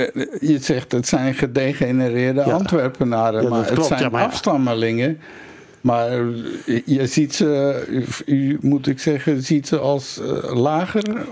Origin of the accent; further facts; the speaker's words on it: Amsterdam, North Holland, Netherlands; born there; Ja, ik ben geboren in Amsterdam.